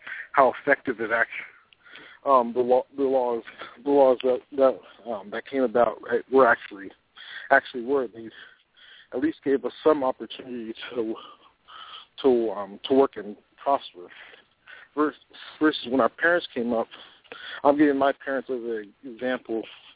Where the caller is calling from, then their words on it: San Antonio, Texas, United States; I'm calling from San Antonio.